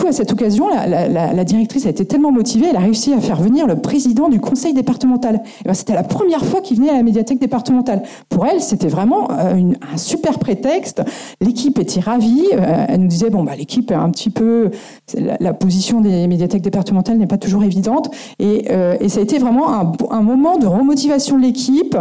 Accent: Paris, Île-de-France, France; Enfin, moi, si, pour moi, ça va parce que je suis parisienne.

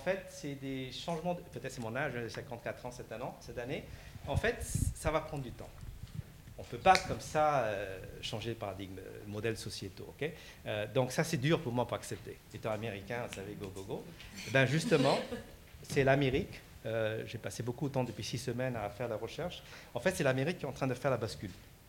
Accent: Paris, Île-de-France, France; moved away as an adult; now in Lyon, France; Donc, c'est pour ça que moi, j'ai quitté Paris. Hein, je suis très parisien. J'ai quitté Paris il y a 2 ans pour aller vivre dans les provinces, dans les territoires à travers la France. J'habite maintenant à Lyon.

